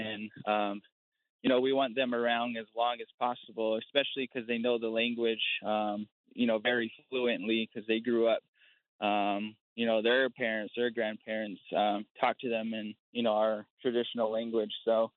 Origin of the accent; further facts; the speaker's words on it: Laguna Pueblo, New Mexico, United States; I am from Laguna Pueblo. And, you know, my thoughts on this topic, it really hits home just because, you know, I've grew up on the reservation since I was a little kid.